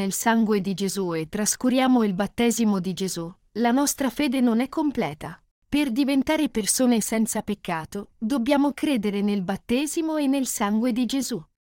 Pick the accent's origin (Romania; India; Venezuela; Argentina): India; vengo dall'India.